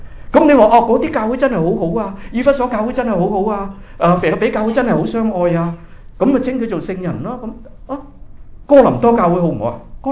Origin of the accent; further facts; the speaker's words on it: China; 这个有点像我们中国人的